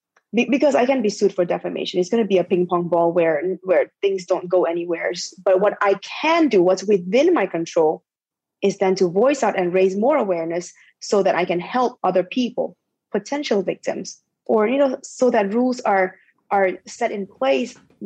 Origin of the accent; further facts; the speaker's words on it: Ipoh, Perak, Malaysia; I grew up in Ipoh.